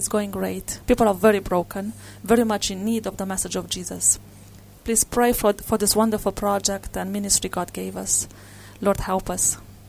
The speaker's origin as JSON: {"language": "English", "country": "Romania", "tie": "born or raised there", "said": "In fact, my family is Hungarian, but I grew up in Romania. And during those days, when I was small, Romania was still a communist country."}